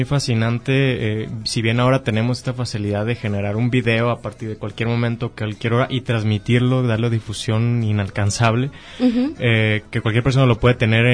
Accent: Morelia, Michoacán, Mexico; also born or lived in Acapulco; cuando yo llegué a la ciudad de Morelia, yo viví un tiempo en Acapulco, viví 9 años y mi familia se regresó a Morelia, donde somos de Michoacán.

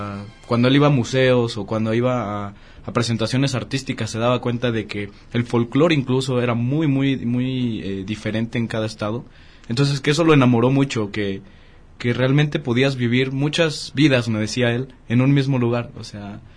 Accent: Mexico; una de las cosas que nos identifica como mexicanos

